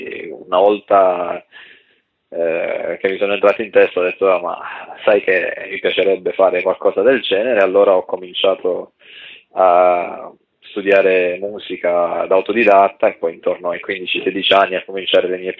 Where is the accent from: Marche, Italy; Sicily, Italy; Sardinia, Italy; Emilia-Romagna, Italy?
Sardinia, Italy; also born or lived in Apulia; now in Calabria, Italy; io sono sardo di origine, ma ho vissuto 11 anni in Puglia e adesso vivo da 13 anni in Calabria